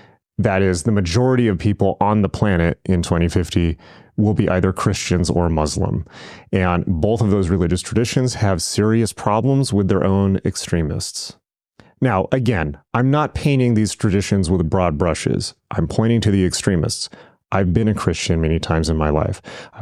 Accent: California, United States; as somebody who was born and bred in California, no state has a monopoly on hate. Southern California, where I'm from

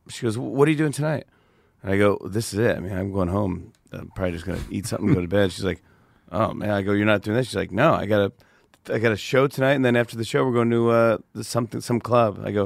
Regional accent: Saugerties, New York, United States; I grew up in Saugerties, New York, which is upstate by Kingston, Poughkeepsie, Woodstock, mm-hmm. that area.

